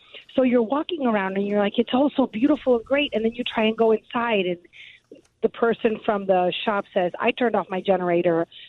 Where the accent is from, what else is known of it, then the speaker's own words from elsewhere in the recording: Chicago, Illinois, United States; But, we're from Chicago, right.